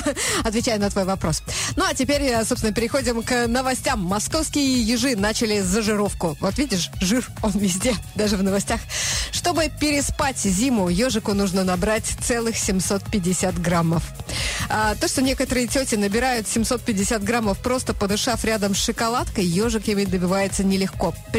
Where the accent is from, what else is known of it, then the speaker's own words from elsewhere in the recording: Tajikistan; Я не знаю туркменского, потому что я из Таджикистана.